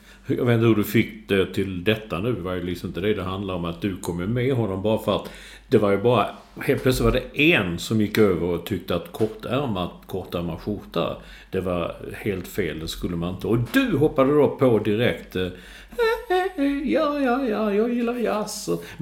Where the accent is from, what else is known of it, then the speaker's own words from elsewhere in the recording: Sweden; så jag var ju svensk, men det är väldigt mycket svenska.